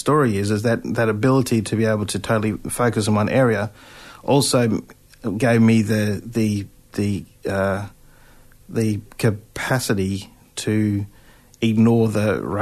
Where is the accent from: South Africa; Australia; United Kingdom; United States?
Australia; Toowoomba, Queensland; Yeah, I did. I had an interesting upbringing in that sense. What I mean by that is that Toowoomba, politely